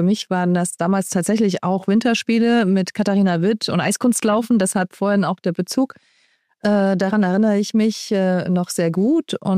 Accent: Leipzig, Saxony, Germany; Und dann komme ich ja aus Sachsen und Leipzig

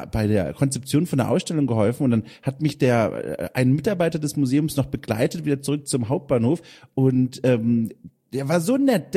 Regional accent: Bavaria, Germany; now in Hamburg, Germany; ich komme ja aus Süddeutschland, aus Franken

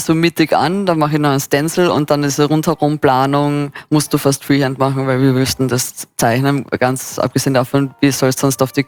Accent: Carinthia, Austria; now in Vienna, Austria; Nein, ich bin eigentlich aus Kärnten, also so südlich von Österreich. Ich bin dann nach Wien gekommen vor circa 6 Jahren.

